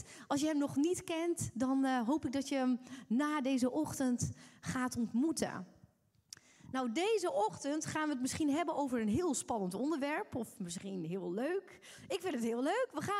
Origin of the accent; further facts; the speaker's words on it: Drachten, Friesland, Netherlands; ik kom uit Drachten. Ik ben getrouwd met Leon.